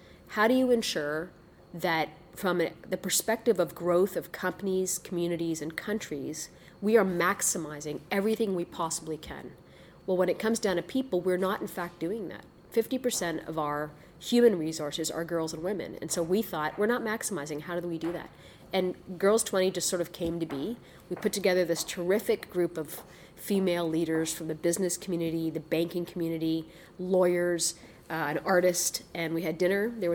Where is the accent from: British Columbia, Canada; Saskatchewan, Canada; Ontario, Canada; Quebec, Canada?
Ontario, Canada; Burlington; I was raised in Burlington, Ontario, and here I came to Queens, and I grew up in a very modest family. So my parents came to Canada as refugees.